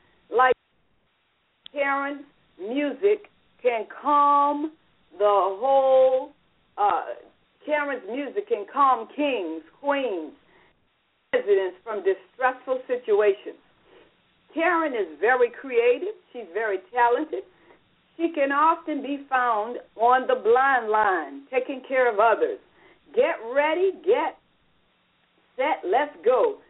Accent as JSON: {"language": "English", "town": "Jacksonville", "region": "Florida", "country": "United States", "tie": "born or raised there", "said": "She lives in Jacksonville, Florida, my hometown."}